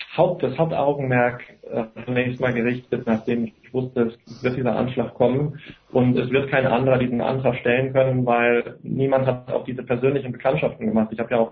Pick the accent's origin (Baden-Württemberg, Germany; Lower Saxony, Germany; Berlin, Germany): Berlin, Germany; ich bin ein Berliner